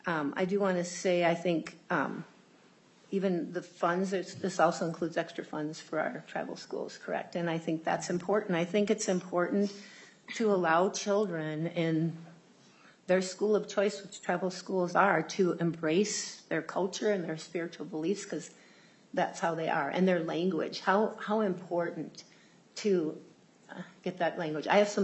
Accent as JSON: {"language": "English", "region": "Minnesota", "country": "United States", "said": "I'm from Greater Minnesota, and I kind of need to head home"}